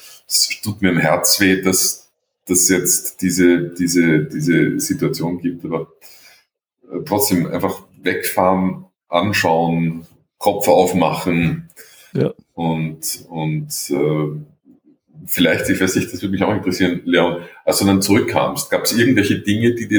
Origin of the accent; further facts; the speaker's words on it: Austria; Also ich bin als Österreicher, sind wir jetzt nicht so die mit Wasser verwöhnt